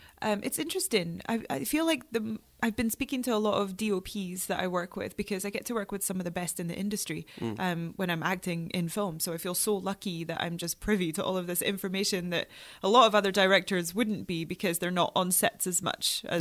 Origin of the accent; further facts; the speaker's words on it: Inverness, Scotland, United Kingdom; it's set in my hometown, Inverness in Scotland.